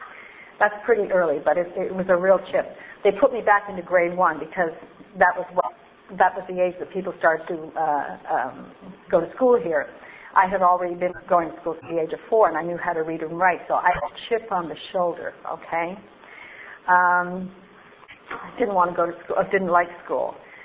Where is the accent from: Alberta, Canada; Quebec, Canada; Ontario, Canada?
Quebec, Canada; Montreal; came to Canada and landed here in December of 49. And I lived in the east end of Montreal. I got beat up every day because I was mostly anglais. I lost my accent real fast.